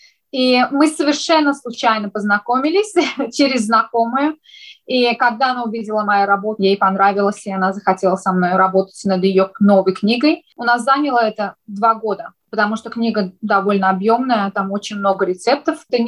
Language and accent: Russian; Azerbaijan; Тот факт, то, что я из Азербайджана, я думаю, что это, как говорится, фундамент всего для меня.